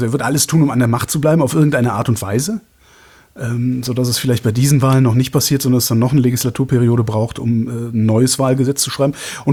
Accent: North Rhine-Westphalia, Germany; Ich bin halt in Westdeutschland groß geworden, also zwischen Köln und Aachen sozusagen.

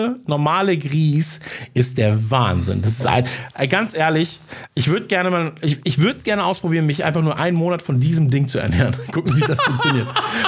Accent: Munich, Bavaria, Germany; ich komme aus München zumindest.

